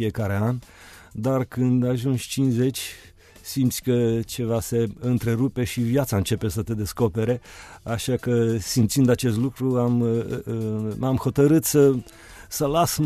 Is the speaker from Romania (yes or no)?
no; Ruse, Ruse Province, Bulgaria; Romanian is a second language; în satul meu natal, care se află pe malul drept al Dunării, se mai vorbește ceva limba română. E o mixtură de limbă bulgară, sârbă, română. Asta la 5 ani, când am ajuns la ruse, am început să uit deja limba